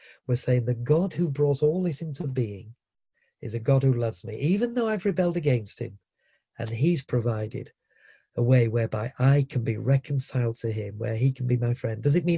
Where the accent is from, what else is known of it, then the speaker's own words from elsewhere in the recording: Yorkshire and the Humber, United Kingdom; as a Yorkshireman, we're known for our bluntness